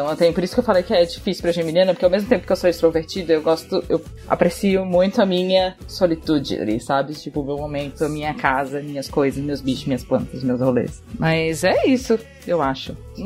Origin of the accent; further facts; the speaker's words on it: Florianópolis, Santa Catarina, Brazil; Eu sou catarinense, morei a vida toda praticamente em Santa Catarina, mais especificamente em Florianópolis. Estudei, né? Vivi toda a vida jovem lá.